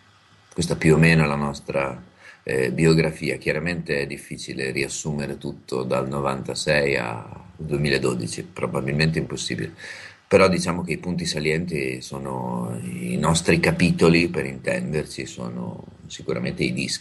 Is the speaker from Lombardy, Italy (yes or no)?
no; Santa Sofia, Emilia-Romagna, Italy; Veniamo da Santa Sofia, che è un paese nelle colline romagnole.